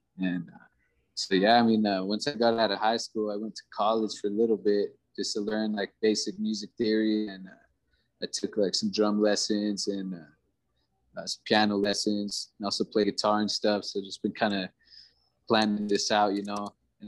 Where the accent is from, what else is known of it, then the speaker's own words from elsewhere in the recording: Denver, Colorado, United States; born there; My parents are from Mexico. They grew up in LA and then moved here. I was born here in Denver.